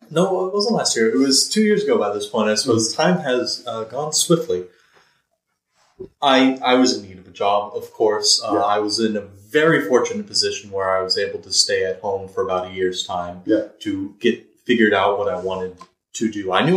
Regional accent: Florida, United States; also born or lived in Washington, D.C. / Texas / New York; I was born in D.C., 8 years there, two in Texas, the rest in Florida, about 13 years there, and schooling up in New York.

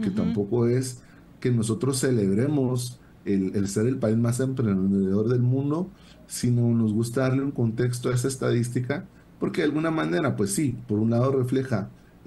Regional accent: Guatemala; o simplemente pues somos soñadores los guatemaltecos

